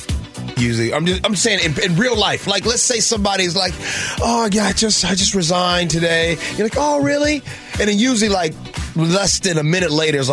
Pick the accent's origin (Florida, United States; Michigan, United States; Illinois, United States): Illinois, United States; Chicago; I'm from Chicago, okay? And in Chicago, St. Patrick's Day is a really, really big deal, right? Like, I mean, growing up, it's been talked about.